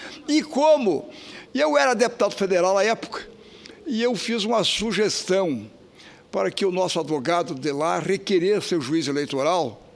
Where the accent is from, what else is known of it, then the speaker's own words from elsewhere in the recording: Santa Catarina, Brazil; E essa história, como eu vinha relatando, começou em Brusque, lá no meu estado, e aí, com a tecnologia que Santa Catarina criou, evoluiu e aí partiu para o Brasil todo.